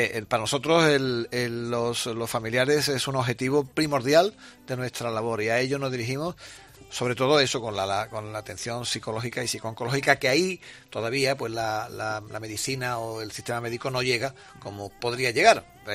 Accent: Seville, Andalusia, Spain; ¿Y qué te voy a decir yo de mi ciudad y de mi provincia? Claro que somos solidarios, muy solidarios.

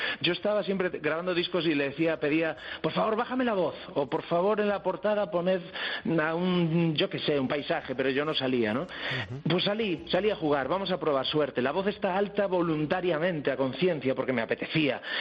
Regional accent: Galicia, Spain; Yo soy gallego, más gallego que cantante. Hablo de Galicia todo el día

